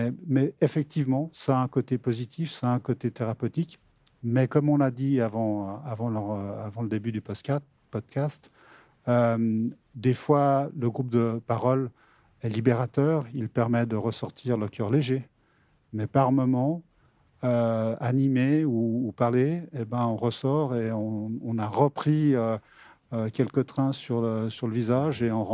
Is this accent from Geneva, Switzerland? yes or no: yes; Geneva, Switzerland; puisque je suis genevois, hein, à l'inverse de notre ami valaisan